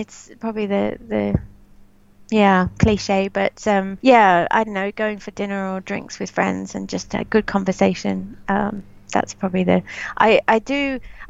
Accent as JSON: {"language": "English", "country": "Australia", "tie": "born or raised there", "said": "I grew up in Australia."}